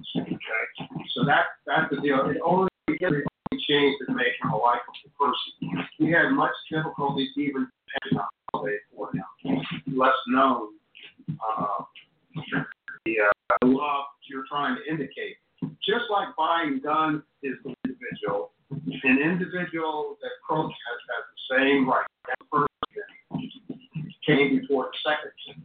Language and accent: English; Iowa, United States; When I grew up in Iowa school